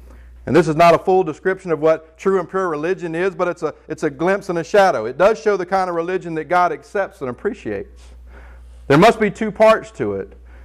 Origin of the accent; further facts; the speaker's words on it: Beaufort, South Carolina, United States; I was born and raised here, but some of us don't even know anything about Beaufort.